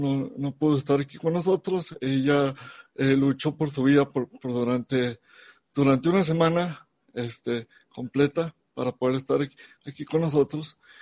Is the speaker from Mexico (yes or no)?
yes; Monterrey, Nuevo León, Mexico; Crecí en Monterrey, nací un 8 de octubre de 1984